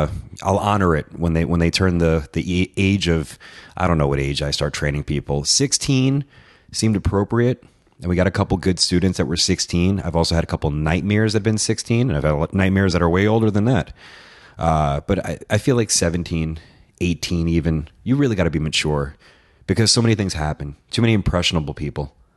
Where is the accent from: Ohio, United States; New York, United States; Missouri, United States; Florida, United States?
New York, United States; Queens; born there; I'm back in Queens. I was born in Queens, and now I'm back here at 32 years old, back home.